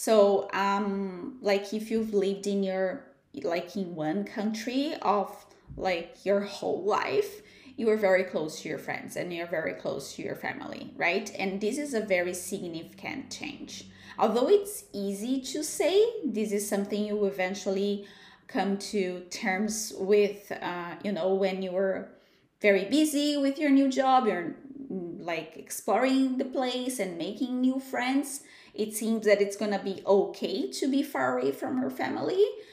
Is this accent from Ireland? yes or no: no; Brazil; first language Portuguese; English is a second language; I told you earlier that I am Brazilian, right? And I so my first language is Portuguese.